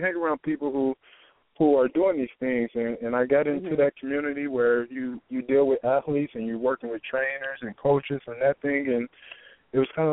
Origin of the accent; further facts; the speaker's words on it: Venice Beach, California, United States; But, yeah, I grew up in Venice Beach and played pretty much every sport I can do except for football.